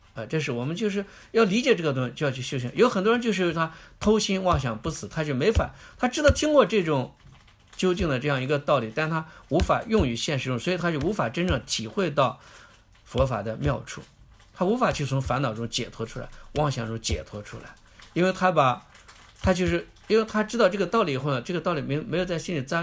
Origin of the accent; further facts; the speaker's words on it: China; 那我们中国人会叫住。